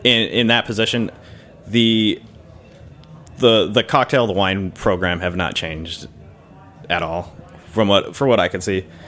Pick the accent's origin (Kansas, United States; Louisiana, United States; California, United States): California, United States; I'm from California